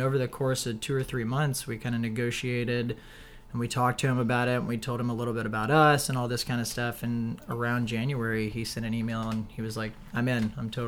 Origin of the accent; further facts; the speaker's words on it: Memphis, Tennessee, United States; I'm from Memphis.